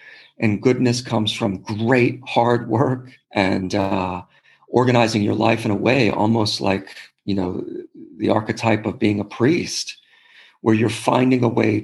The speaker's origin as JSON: {"language": "English", "town": "Washington", "region": "District of Columbia", "country": "United States", "tie": "born or raised there", "also_born_or_lived": "Newport, Rhode Island", "said": "I grew up mostly in Washington, D.C. and a bit in Newport, Rhode Island."}